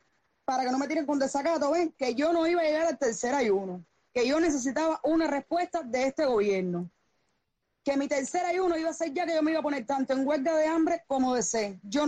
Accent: Havana, Cuba; Soy de La Habana, aquí de la calzada.

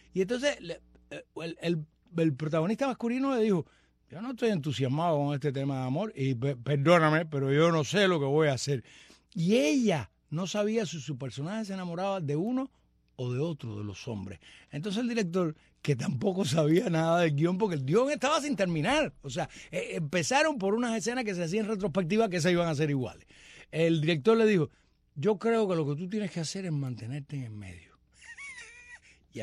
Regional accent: Cuba; Esos somos los cubanos, mi brother, nosotros hablamos así.

